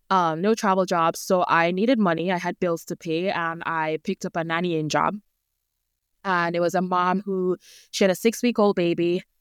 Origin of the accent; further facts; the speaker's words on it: Jamaica; now in United States; So I grew up in Jamaica, moved to the U.S. about 11 years ago now, and kind of dived right into nursing.